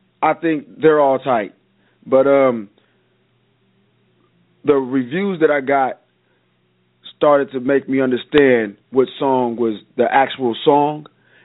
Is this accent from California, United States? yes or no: yes; Oakland, California, United States; And it made me think about how my life was when I was younger and growing up in Oakland, and all those thoughts came back to me.